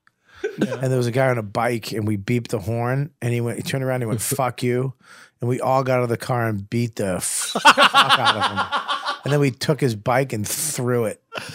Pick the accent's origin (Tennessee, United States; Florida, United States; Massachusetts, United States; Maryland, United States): Massachusetts, United States; Medford; But back when I was growing up, I'd get beat up if I went there because I was from Medford.